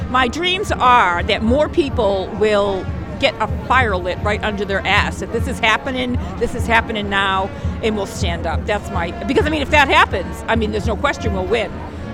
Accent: Dorchester, Massachusetts, United States; I'm from Dorchester.

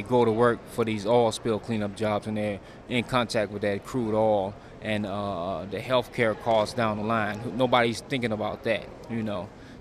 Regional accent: Mobile, Alabama, United States; I came up here from Mobile, Alabama, in an isolated community where we are actually behind times in the sense of education, human rights, economics

